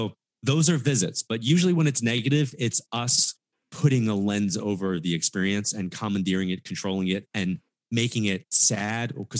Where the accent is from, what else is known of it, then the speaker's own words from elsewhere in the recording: New York, United States; I am a New Yorker, right? My dad was a New York City officer, and I grew up with comments like